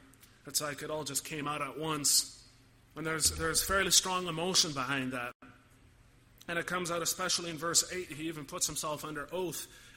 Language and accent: English; Canada; Now we are Reformed. Many of us have at least a little bit of Dutch in our background, and on top of that, we're Canadian.